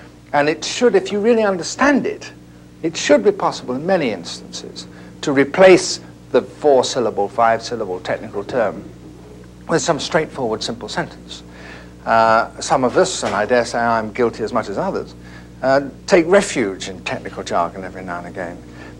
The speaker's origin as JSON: {"language": "English", "town": "Leicester", "region": "East Midlands", "country": "United Kingdom", "tie": "born or raised there", "said": "I'm English, from, you know, unfortunately, there I am. I'm stuck with it. And I went to school at a grammar school, local school in a place in the Midlands called Leicester."}